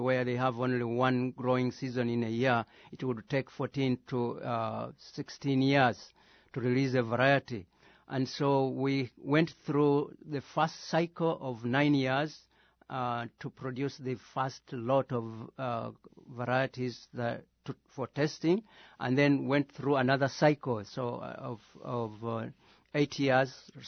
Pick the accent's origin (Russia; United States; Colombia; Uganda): Uganda; English is a second language; I'm from Uganda